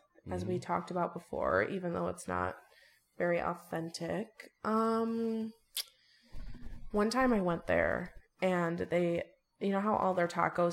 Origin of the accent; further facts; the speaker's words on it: Standale, Michigan, United States; I have not been there, but I've heard of it because I grew up in Standale.